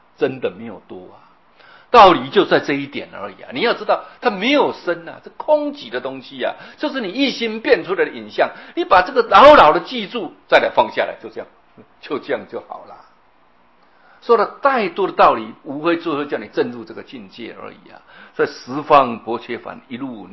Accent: China; 我们中国人说佛说法49年

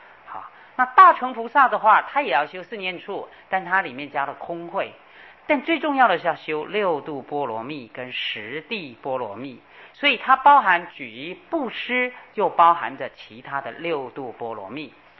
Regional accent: China; 我们中国人讲舍得舍得

